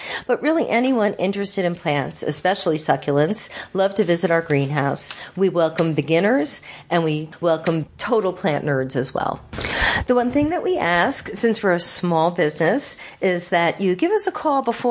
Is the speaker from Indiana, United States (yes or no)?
no; Mamaroneck, New York, United States; now in Neversink, United States; I grew up in Mamaroneck in Westchester County.